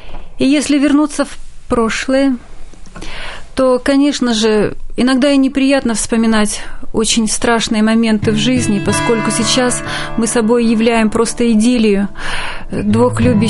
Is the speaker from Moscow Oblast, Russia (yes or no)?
no; Arkhangelsk Oblast, Russia; Я родилась в небольшой северной деревне, ее даже сейчас уже и нет на карте бывшего теперь Союза.